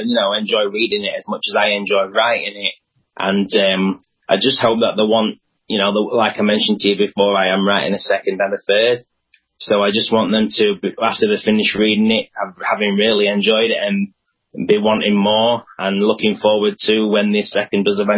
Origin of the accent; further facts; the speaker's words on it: Doncaster, Yorkshire and the Humber, United Kingdom; Yes, Doncaster Rovers, my hometown club.